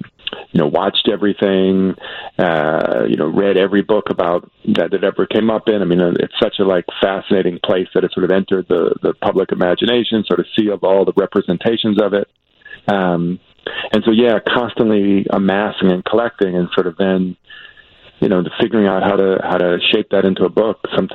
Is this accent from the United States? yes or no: yes; Chicago, Illinois, United States; And I'm a Chicagoan. I was born here. I moved away for some of my working life, but I moved back about 5 or so years ago. So born and raised.